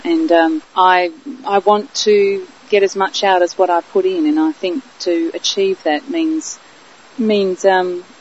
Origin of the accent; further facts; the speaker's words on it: South Australia, Australia; growing up in the Barossa Valley in South Australia, where it was settled by German Lutheran migrants